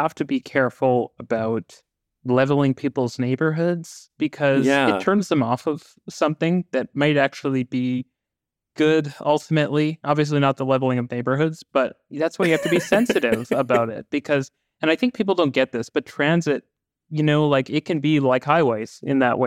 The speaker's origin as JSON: {"language": "English", "town": "Vancouver", "region": "British Columbia", "country": "Canada", "tie": "born or raised there", "said": "I grew up in Vancouver"}